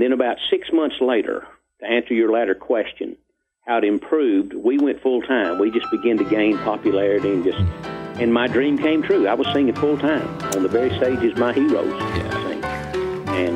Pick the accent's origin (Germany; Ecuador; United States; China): United States; Burleson, Texas; I grew up in a little town called Burleson, just south of Fort Worth. I've always said Fort Worth was a suburb of Burleson, you know.